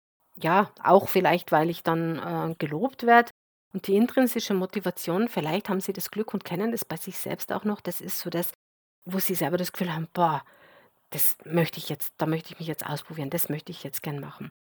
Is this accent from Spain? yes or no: no; Tyrol, Austria; gerade ich bringe oft das Beispiel als Tirolerin natürlich vom Skifahren